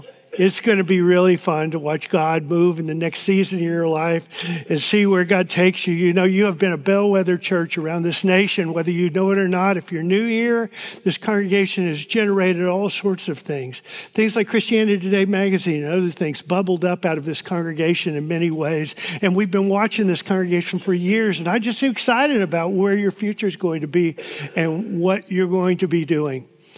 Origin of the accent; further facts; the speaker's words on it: Texas, United States; It's not unlike growing up in East Texas, for those of you who grew up in East Texas. I remember as a kid, I'd go into people's house and they'd say, "Who are you?"